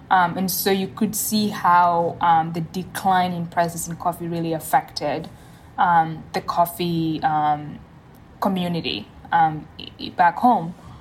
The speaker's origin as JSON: {"language": "English", "country": "Kenya", "tie": "born or raised there", "said": "Yeah, so I grew up in Kenya on my grandfather's coffee farm."}